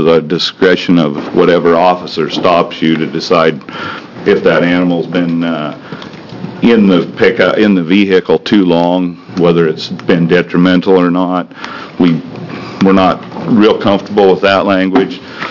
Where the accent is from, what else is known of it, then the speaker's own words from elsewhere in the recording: Tillamook, Oregon, United States; I'm from Tillamook, Oregon.